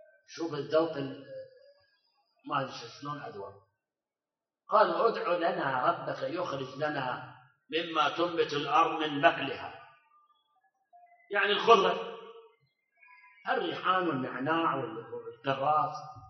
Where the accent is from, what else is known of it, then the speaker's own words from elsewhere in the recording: Karbala, Karbala Governorate, Iraq; حتى عندنا في كربلاء صار على المي مع ما عندنا نهر الحسينية